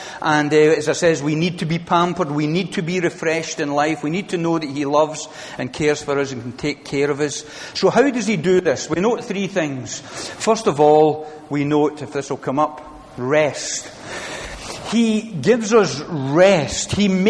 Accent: Glasgow, Scotland, United Kingdom; We came from Glasgow.

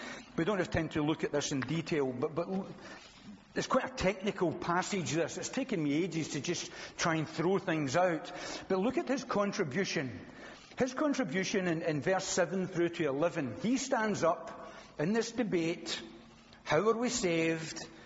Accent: Scotland, United Kingdom; I'm Scottish. It's who I am.

